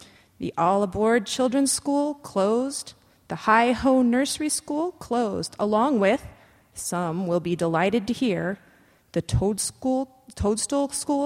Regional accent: Arizona, United States; now in Seattle, United States; And I grew up in Arizona where we don't get snow. And so my experience of living in Seattle and experiencing snow is that it is a disruption and an upheaval

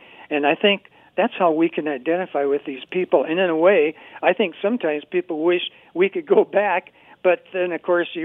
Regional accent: South Dakota, United States; We all, if we're from South Dakota, we all have that pioneer spirit in us.

